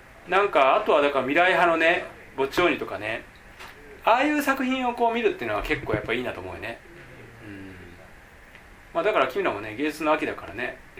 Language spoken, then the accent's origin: Japanese; Kansai, Japan; moved away; 僕関西出身だから東京来たばっかりの時によく慣れてなかったんだよ、東京ね